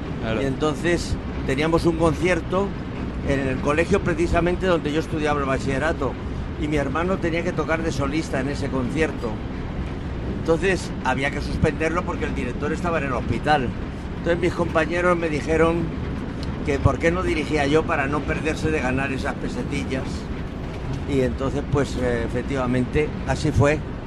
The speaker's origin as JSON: {"language": "Spanish", "town": "Valencia", "region": "Valencian Community", "country": "Spain", "tie": "born there", "said": "nací en Valencia por motivos de la guerra, porque nací en 1937 en plena guerra, cuando mi padre vivía en Madrid"}